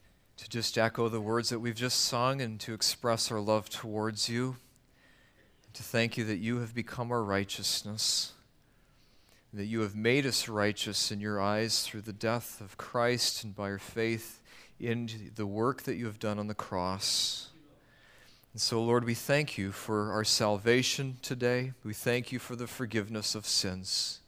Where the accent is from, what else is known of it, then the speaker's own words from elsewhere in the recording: Richmond, British Columbia, Canada; The place I grew up in Vancouver was in the suburb of Vancouver named Richmond. And in our particular area in which we lived, we were in a very pretty much a farming district.